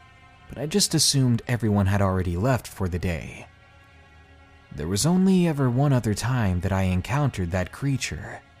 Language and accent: English; Australia; moved away as an adult; even though I was raised in Australia for my first 20 years.